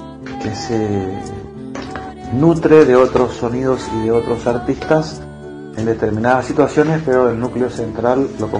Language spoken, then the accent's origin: Spanish; Oberá, Misiones, Argentina; nací en el año 1962 en Oberá. Viví en distintos lugares de Misiones, un poco en el Alto Uruguay, un poco en el centro de la provincia, un poco en el Alto Paraná. Pero actualmente puedo decir que soy misionero 100%